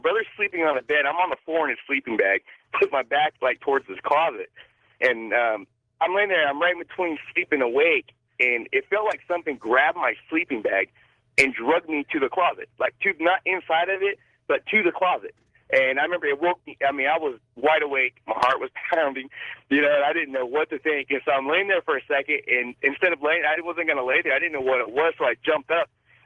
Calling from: Modesto, California, United States; Yeah, I'm calling from Modesto, California.

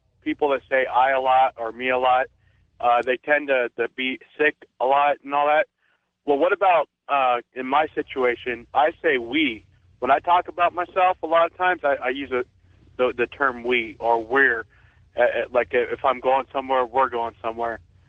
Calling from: Arizona, United States; from Arizona

